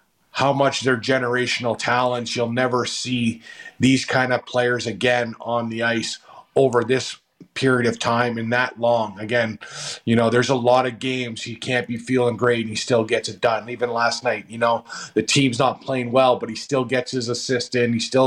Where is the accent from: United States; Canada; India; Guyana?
Canada; And, you know, being a Canadian kid, Sid being a Canadian kid, like you grew up idolizing Wayne Gretzky and Mario Lemieux.